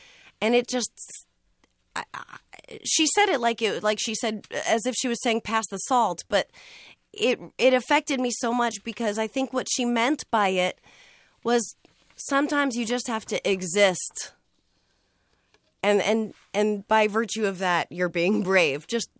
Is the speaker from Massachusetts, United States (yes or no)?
yes; Boston, Massachusetts, United States; I'd say, you know, I'm from Boston.